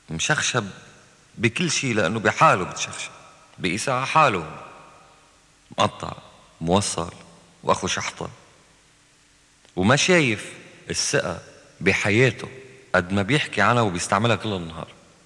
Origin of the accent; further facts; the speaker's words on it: Lebanon; مدري ليه نحن كشعب لبناني أي مواضيع ما بيعود فيها مناطق.